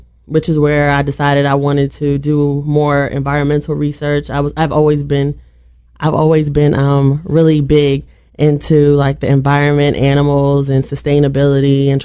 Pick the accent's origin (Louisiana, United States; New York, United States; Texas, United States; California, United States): New York, United States; also born or lived in Hawaii; now in Atlanta, United States; Well, basically, I was born in Hawaii, raised in New York. I moved to Atlanta in 2005, and that's when I became a pescatarian.